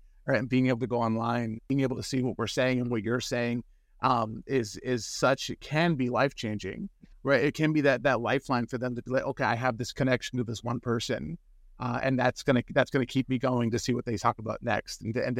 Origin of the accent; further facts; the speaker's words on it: San Francisco, California, United States; I was this deeply religious boy, and I grew up in San Francisco.